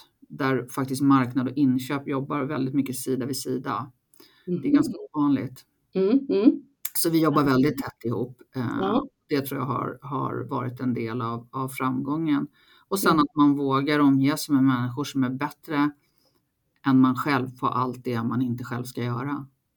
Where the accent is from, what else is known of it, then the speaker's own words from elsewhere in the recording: Stockholm, Stockholm County, Sweden; Jag är från Stockholm från början, då kom inte in i Stockholm.